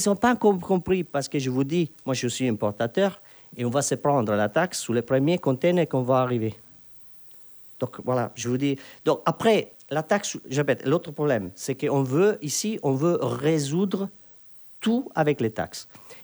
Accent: Italy; Et je suis désolé, moi, je suis italien.

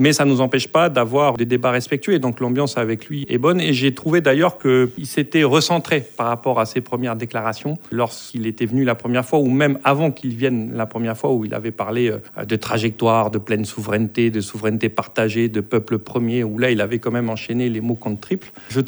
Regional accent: New Caledonia; En tant que Calédonien

